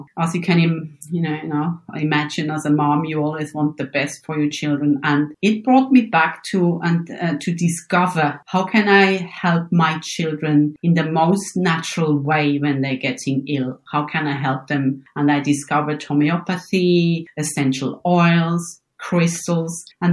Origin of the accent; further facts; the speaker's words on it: Bern, Switzerland; born there; English is a second language; I think my accent gives it away. Yes, I am born in Switzerland in the area of Bern on the countryside.